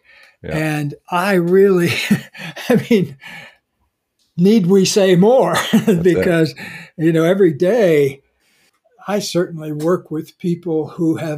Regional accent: Deep South, United States; Like I grew up in the Deep South, and the culture I was in, where you're supposed to be very polite about your feelings.

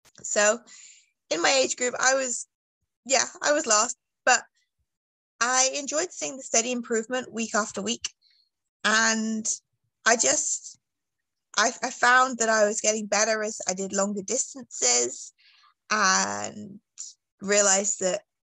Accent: England, United Kingdom; Yeah, so I'm from the United Kingdom. I grew up in England

